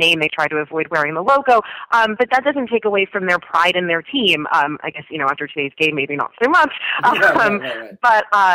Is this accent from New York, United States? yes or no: yes; New York City, New York, United States; I grew up in New York City, so, you know, a relatively progressive place.